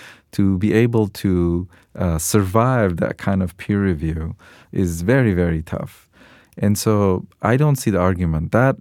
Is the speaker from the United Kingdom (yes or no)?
no; Lebanon; moved away as an adult; now in United States; Yeah, so I came to U.S. as an 18-year-old, and I was from Lebanon, where science is not very strong in the university and teaching.